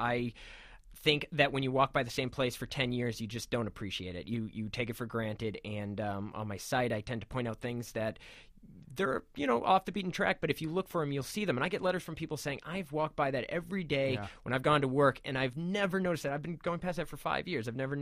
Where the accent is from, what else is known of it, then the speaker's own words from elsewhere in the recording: Salem, Massachusetts, United States; moved away as an adult; now in New York, United States; I grew up in Massachusetts. I grew up in Salem, Massachusetts, north of Boston, which city, and moved to New York in 2000 to attend Columbia University, and I've been here since.